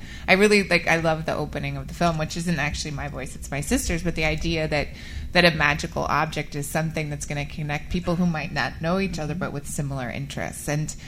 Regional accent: California, United States; Sorry, I'm from California.

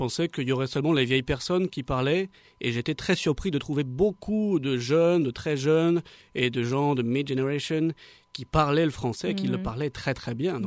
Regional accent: France; Je viens de France.

